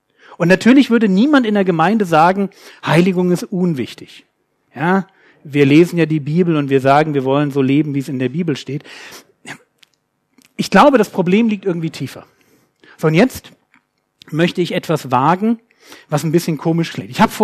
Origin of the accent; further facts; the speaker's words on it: Berlin, Germany; ich bin aus Berlin, die Berliner sind manchmal direkter